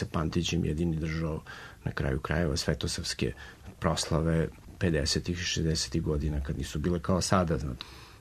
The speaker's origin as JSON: {"language": "Serbian", "country": "Serbia", "said": "nego da smo eto sad pod njihovom visokom zaštitom tu kao Srbi tako stigli u poslednji trenutak i tako lepo i dobro primljeni."}